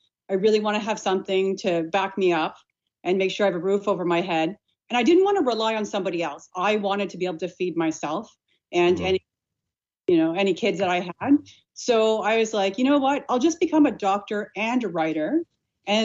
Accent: Ottawa, Ontario, Canada; I work in Canada. I'm from Ottawa originally, and still live out and away

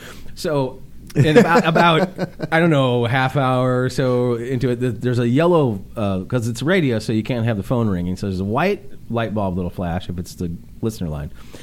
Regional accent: Peoria, Illinois, United States; Well, I'm from downstate. I'm from Peoria.

